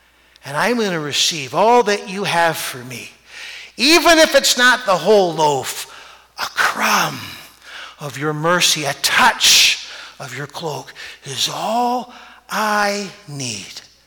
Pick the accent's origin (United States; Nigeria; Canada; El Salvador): Canada; I know we're Canadian.